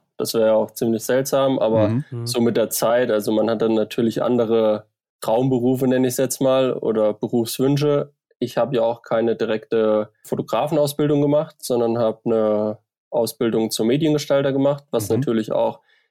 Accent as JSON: {"language": "German", "region": "Thuringia", "country": "Germany", "said": "was bei uns in Thüringen, sage ich mal, ja immer so der Punkt ist"}